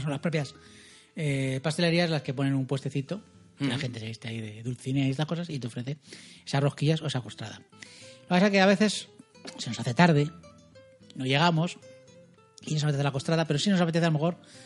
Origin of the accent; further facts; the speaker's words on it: Alcobendas, Community of Madrid, Spain; oyentes que soy de Alcobendas